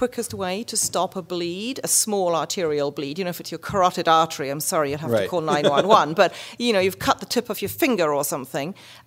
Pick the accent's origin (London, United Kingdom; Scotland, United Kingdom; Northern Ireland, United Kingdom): Scotland, United Kingdom; I know I don't sound it, but I am Scottish. And every household has a spurtle.